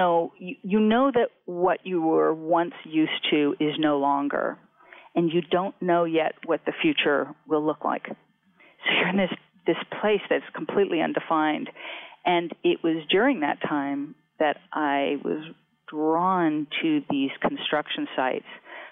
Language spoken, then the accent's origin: English; Los Angeles, California, United States; Well, I did grow up in L.A. I grew up with a father who is an actor, so I grew up in Hollywood.